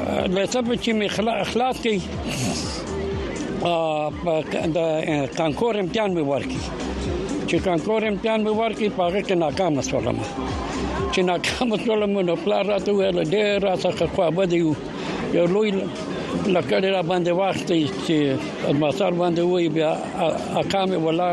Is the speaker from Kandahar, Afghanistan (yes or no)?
yes; Kandahar, Afghanistan; born there; زه په تندار کې پیدا شوم